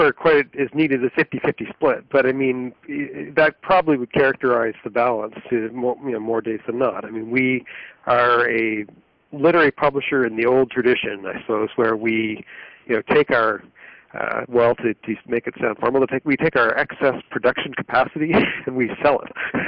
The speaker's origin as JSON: {"language": "English", "region": "New Brunswick", "country": "Canada", "tie": "born or raised there", "also_born_or_lived": "Ontario", "moved": "as an adult", "said": "I'm from New Brunswick, which is just sort of next door, you know, just north of Maine, right? So I grew up there and then did some university in Ontario for a while and ended up back here"}